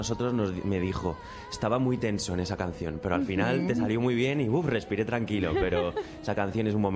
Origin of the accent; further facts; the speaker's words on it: Pamplona, Navarre, Spain; que vine de Pamplona, solo para verlo.